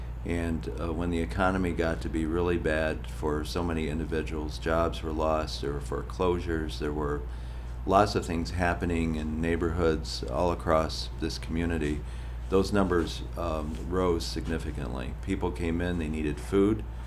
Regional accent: Michigan, United States; I'm from Michigan, and Ann Arbor has a better mix of blue-collar jobs and university jobs than we do here.

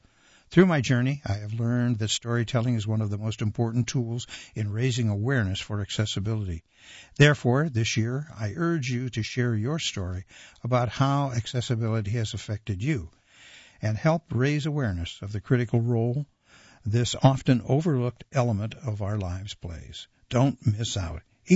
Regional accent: Cary, North Carolina, United States; was living in Cary, North Carolina, my hometown

